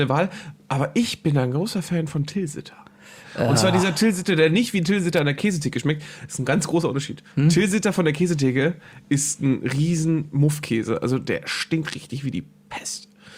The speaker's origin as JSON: {"language": "German", "region": "Hamburg", "country": "Germany", "said": "und zwar als Hamburger Nordlicht, sag ich mal, und nicht als Bremer zum Beispiel"}